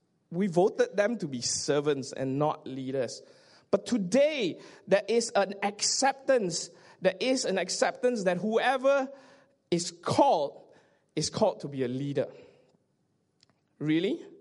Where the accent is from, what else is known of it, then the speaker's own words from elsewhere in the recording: Subang Jaya, Selangor, Malaysia; I grew up in Subang Jaya. And I assume most of you stay in Subang Jaya. And I grew up in Subang Jaya and I was 17 years old